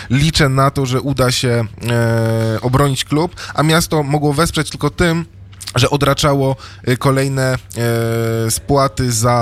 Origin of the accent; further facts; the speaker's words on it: Kraków, Lesser Poland, Poland; jestem z Nowej Huty, więc kibicuję również Hutnikowi.